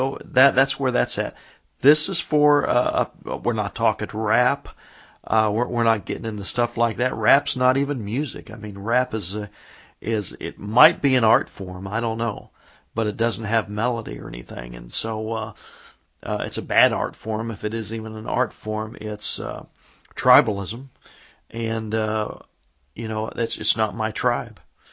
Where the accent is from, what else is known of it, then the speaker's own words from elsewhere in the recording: Midwest, United States; now in South Florida, United States; I was raised in the Midwest, but I've lived now in South Florida for many years now, and I almost consider myself a cracker.